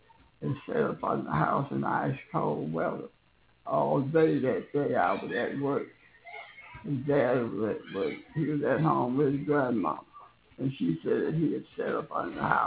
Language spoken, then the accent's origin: English; Somerville, Tennessee, United States; moved away; also born or lived in Whitehaven; I was born in Whitehaven, Tennessee, and was transferred to Somerville, Tennessee about 7 years old.